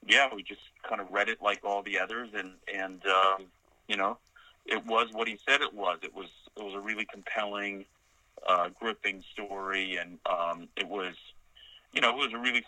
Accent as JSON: {"language": "English", "country": "Canada", "said": "I'll always be Canadian and have the certain sensibilities and kind of a shared experience of as a Canadian."}